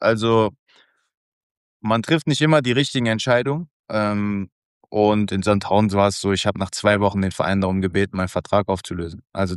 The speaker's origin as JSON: {"language": "German", "town": "Bochum", "region": "North Rhine-Westphalia", "country": "Germany", "said": "Also Mama, Papa und eine meiner drei Schwestern leben noch in Bochum. Meine Frau kommt auch aus Bochum, ich bin aus Bochum."}